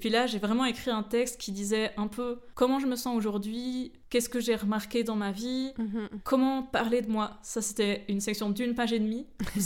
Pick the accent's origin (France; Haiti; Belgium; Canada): Belgium; moved away; J'ai grandi en Belgique et j'ai déménagé